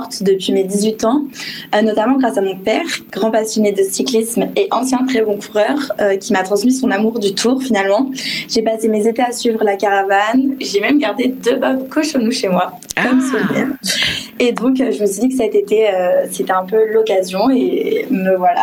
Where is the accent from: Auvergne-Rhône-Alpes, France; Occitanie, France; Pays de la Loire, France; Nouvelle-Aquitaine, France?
Auvergne-Rhône-Alpes, France; Saint-Étienne; Alors moi, je suis originaire de Saint-Étienne. J'ai fait mes études à Paris.